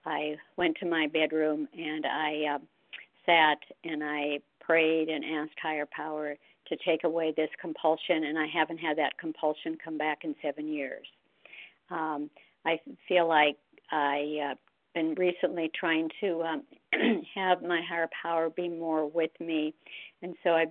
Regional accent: Oregon, United States; I'm from Oregon

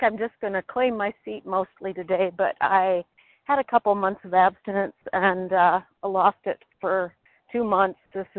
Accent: South Dakota, United States; Oh, I'm sorry. South Dakota.

